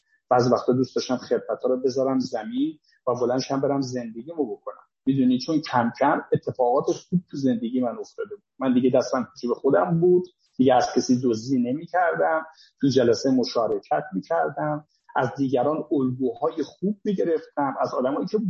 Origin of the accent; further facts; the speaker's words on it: Isfahan, Iran; now in Kerman, Iran; من توی شهری که دارم زندگی میکنم، کرمان، مثلا کرمانی نیستم، من اصالتا اصفهانی هستم ولی توی کرمان دارم سالها زندگی میکنم.